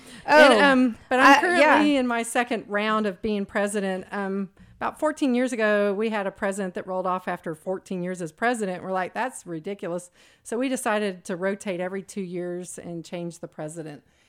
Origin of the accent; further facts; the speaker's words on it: Port Arthur, Texas, United States; now in Dallas, United States; I'm a proud lifelong conservative Republican, proud lifelong Texan. I was born and raised in Port Arthur.